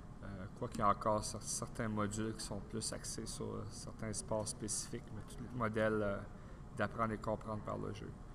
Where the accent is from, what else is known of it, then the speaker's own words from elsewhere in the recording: Hearst, Ontario, Canada; also born or lived in Sudbury; j'ai grandi en Ontario, originaire de Hearst. Par la suite, mon trajet m'a porté à Sudbury, à Laurentienne.